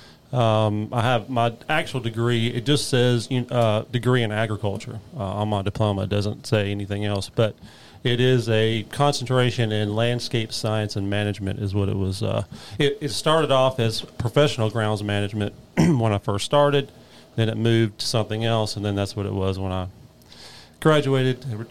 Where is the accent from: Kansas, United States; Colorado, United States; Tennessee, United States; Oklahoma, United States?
Tennessee, United States; Hendersonville; I went to Hendersonville High School.